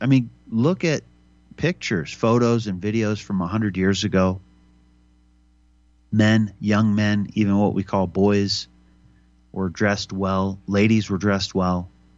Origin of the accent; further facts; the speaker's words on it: Libby, Montana, United States; born there; You know, I was born in Libby, Montana, and Libby used to have Don's Men's Store.